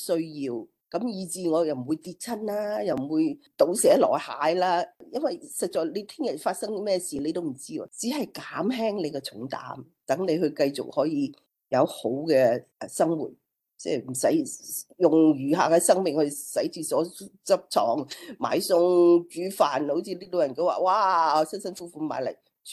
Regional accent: China; now in Australia; 我哋中国人反而咧觉得啊

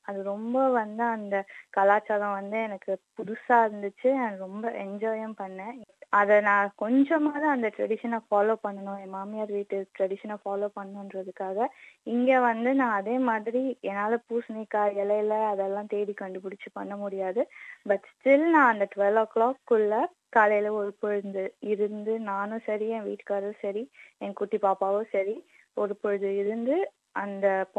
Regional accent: Chennai, Tamil Nadu, India; now in Australia; நான் இங்க ஆஸ்திரேலியால கடந்த 3 வருஷமா இருக்கேன். அதுக்கு முன்னாடி வந்து நான் பிறந்து வளர்ந்தது எல்லாமே சென்னை.

